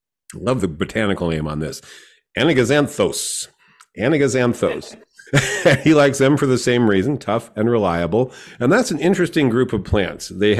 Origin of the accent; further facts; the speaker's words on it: San Diego, California, United States; Growing up in San Diego, my mother was a hummingbird fanatic, and she would hang three or four hummingbird feeders out on the patio